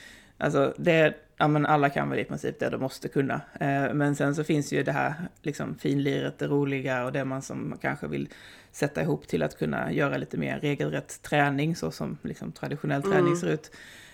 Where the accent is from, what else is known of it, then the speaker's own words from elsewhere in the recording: Sweden; vi pratar ju alltid om vädret, men vi är ju ändå svenskar